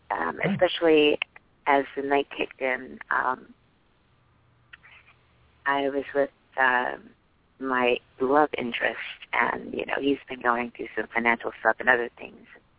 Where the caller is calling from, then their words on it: New York, United States; I'm calling from New York.